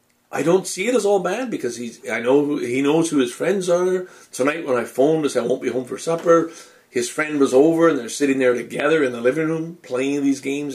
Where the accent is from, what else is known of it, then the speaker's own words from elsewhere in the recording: Canada; I have a role to play. I'm the good Canadian.